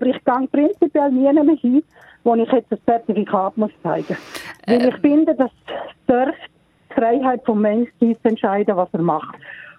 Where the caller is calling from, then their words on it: Sirnach, Thurgau, Switzerland; Ich bin aus Sirnach.